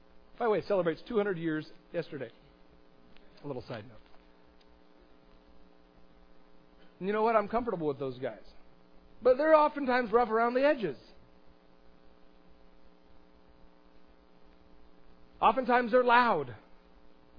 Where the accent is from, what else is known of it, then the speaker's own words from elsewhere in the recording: Astoria, Oregon, United States; I grew up in Astoria.